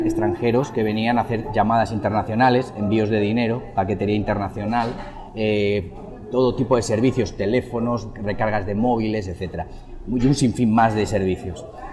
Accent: Madrid, Community of Madrid, Spain; moved away; Yo vengo de Madrid, de España.

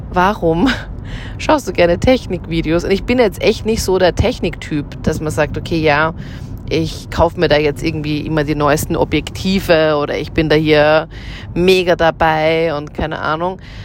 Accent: Linz, Upper Austria, Austria; meine Heimatstadt Linz. Ich mag Linz total gerne. Das ist in Oberösterreich und da bin ich immer aufgewachsen, zur Schule gegangen, habe da auch mein Abitur gemacht, also meine Matura

